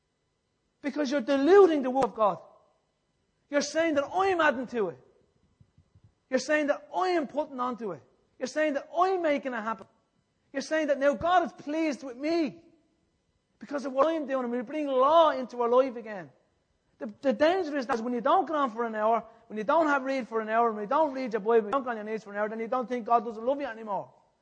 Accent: Ireland; As Irish people, as poor old Catholic Irish people, what we love to do is we love to put Christ on the cross

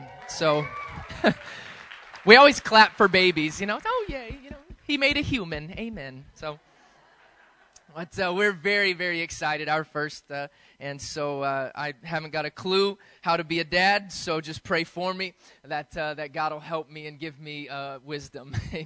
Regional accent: United States; it was G.I. Joe for me growing up in the States anyways.

